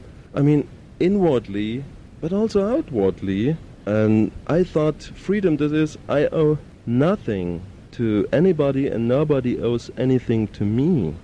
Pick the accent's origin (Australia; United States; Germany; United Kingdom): Germany; Leipzig, Saxony; I grew up in Leipzig. It's a big city like Frankfurt, and you have some possibilities.